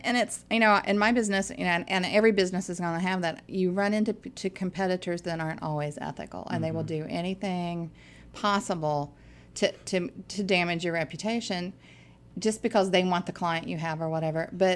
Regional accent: West Virginia, United States; I'm originally from West Virginia.

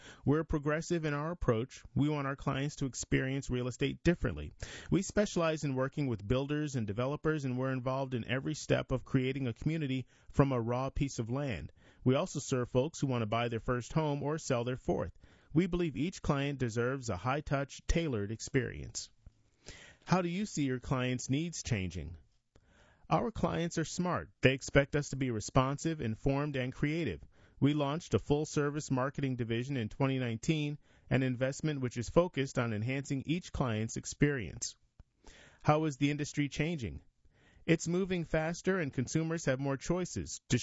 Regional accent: Nashville, North Carolina, United States; I'm originally from Nashville in eastern North Carolina.

